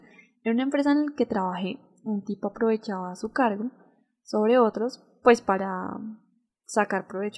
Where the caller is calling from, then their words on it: Bogotá, Colombia; un saludo desde Bogotá, Colombia. … de Logos Podcast.